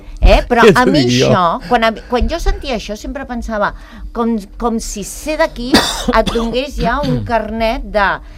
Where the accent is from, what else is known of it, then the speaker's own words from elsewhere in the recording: Santa Coloma de Gramenet, Catalonia, Spain; born there; vaig néixer a Santa Coloma de Gramenet i la veritat és que vam haver de marxar. Però, malgrat això, vull dir, és que sóc catalana, amb la meva sang ho sóc intensament, però és que tampoc no renuncio a ser espanyola.